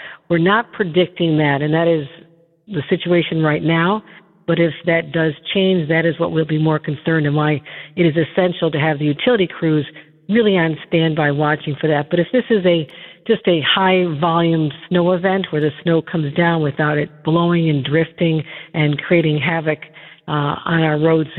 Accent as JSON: {"language": "English", "town": "Buffalo", "region": "New York", "country": "United States", "said": "and I'm from Buffalo. I've had to manage storms like this for decades."}